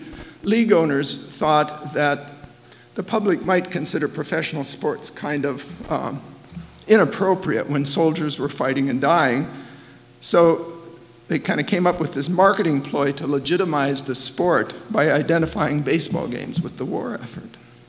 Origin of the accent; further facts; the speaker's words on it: North Dakota, United States; Well, I grew up out in North Dakota, out in the plains, so maybe it was more prevalent there.